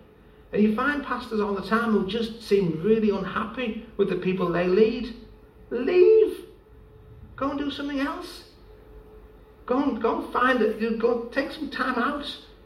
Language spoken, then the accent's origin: English; North West England, United Kingdom; accent: Scouse; you can encourage this morning about my fantastic Scouse accent if you want.